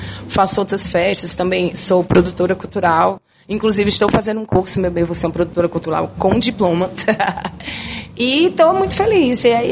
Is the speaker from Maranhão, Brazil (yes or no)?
no; Fortaleza, Ceará, Brazil; Sou cearense, nascida e criada aqui, nasci no Papiculi, no Hospital Geral. Sou super daqui, nascida e criada aqui